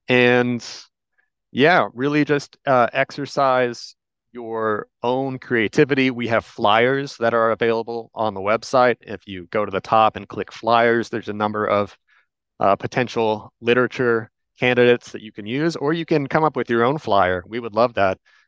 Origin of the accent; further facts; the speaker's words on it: Kansas City, Kansas, United States; now in Upper Peninsula, United States; Well, I'm a great example of somebody who moved to the Upper Peninsula from out of state because I grew up in Kansas City, Kansas, which is, you know, there's very nice people here, but it's concrete and cornfield country.